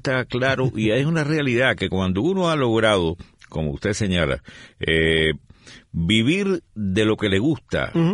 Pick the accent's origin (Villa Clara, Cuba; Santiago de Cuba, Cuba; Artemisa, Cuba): Villa Clara, Cuba; San Juan de los Remedios; born there; en San Juan de los Remedios y acá a Cuba, un pueblecito de los más antiguos de la isla